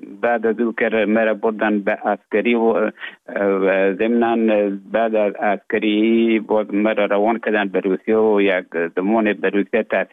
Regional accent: Herat, Afghanistan; born or raised there; moved away as an adult; also born or lived in Russia; now in Finland

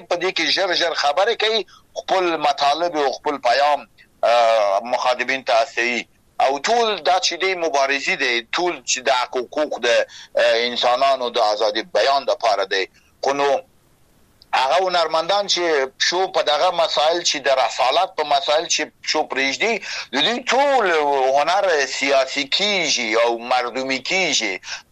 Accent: Afghanistan; ما په افغانستان کې پیدا سوم او غد سوم،

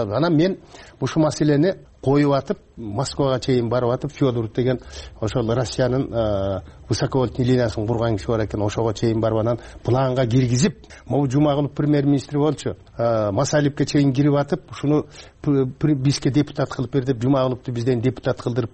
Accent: Naryn Region, Kyrgyzstan; Мен өзүм нарындыкмын да.

